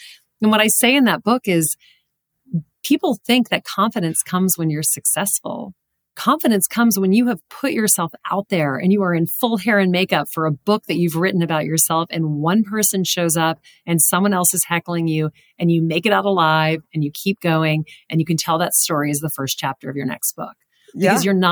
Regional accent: Louisiana, United States; I didn't know that growing up from Louisiana.

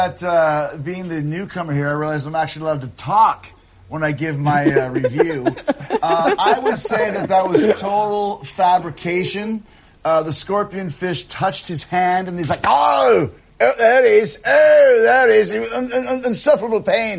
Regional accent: Canada; I'm Canadian.

